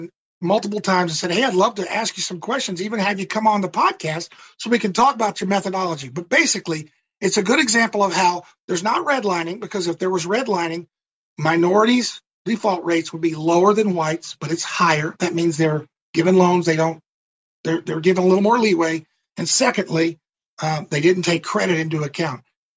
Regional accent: Mississippi, United States; And I'm originally from Mississippi.

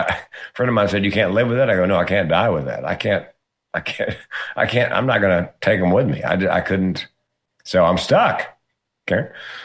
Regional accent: Southern United States, United States; I grew up in the South

